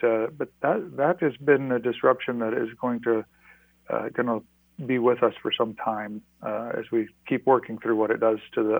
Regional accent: North Dakota, United States; or North Dakota, my home state, lost lost by and large a crop because of drought in the late 80s.

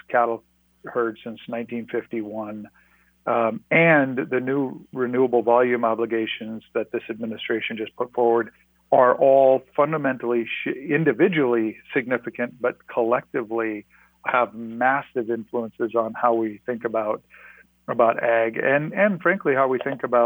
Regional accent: North Dakota, United States; or North Dakota, my home state, lost lost by and large a crop because of drought in the late 80s.

